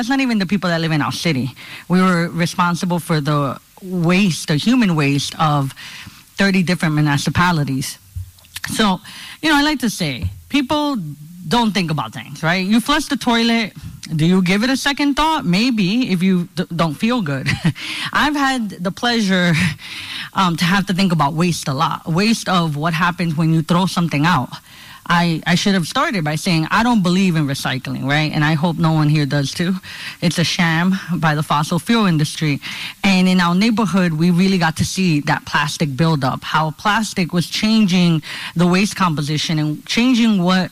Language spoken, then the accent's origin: English; Honduras; also born or lived in Newark, United States; I'm from Newark. Well, I'm from Honduras. I was born in Central America. Most of my life, I grew up with people not knowing where that country was